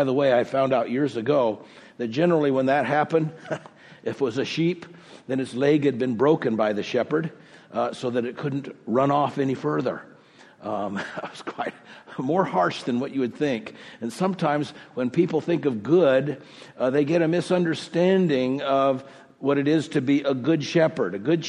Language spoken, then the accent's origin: English; Oceanside, California, United States; One of my favorite images as a boy was in the stained glass window of the church that I grew up in on the West Coast in Oceanside, California.